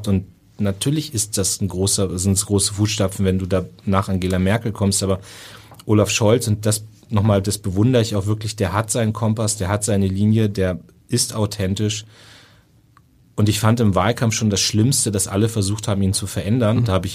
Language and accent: German; Northern Germany, Germany; ich bin auch Norddeutscher, mir liegt dieses, keine emotionalen Ausbrüche, vielleicht auch nur das Nötigste sagen, das liegt mir sehr nah.